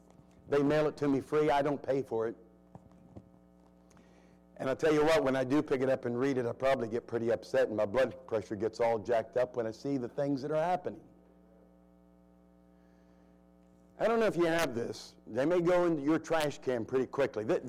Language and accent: English; Ohio, United States; now in Delaware, United States; I'm from Central Ohio, living in Delaware